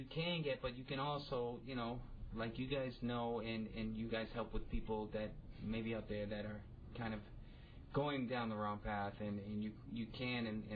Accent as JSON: {"language": "English", "town": "Boston", "region": "Massachusetts", "country": "United States", "tie": "born or raised there", "said": "I grew up, actually, right here in Dorchester. I grew up in Cobham Square."}